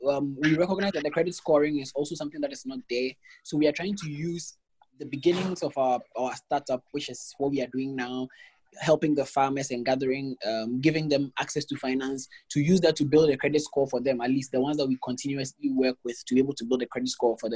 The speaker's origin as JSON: {"language": "English", "country": "Ghana", "said": "you're not allowed to raise money on GoFundMe as a Ghanaian."}